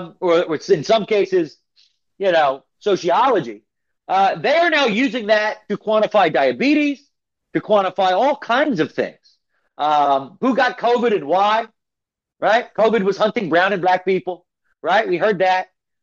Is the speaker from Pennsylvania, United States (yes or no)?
yes; Philadelphia, Pennsylvania, United States; accent: Philadelphia; As your audience will hear, as this hour goes on, you will hear my Philadelphia accent come out, and you're going to love every minute of it as the Super Bowl champion that I am this year.